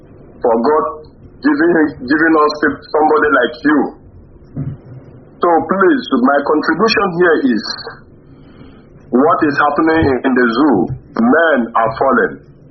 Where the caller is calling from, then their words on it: Libya; I'm calling from Libya.